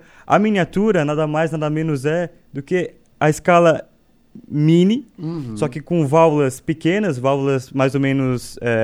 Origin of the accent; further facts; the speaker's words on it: Urussanga, Santa Catarina, Brazil; Exato, fui criado, nasci e sempre permaneci em Uruçanga.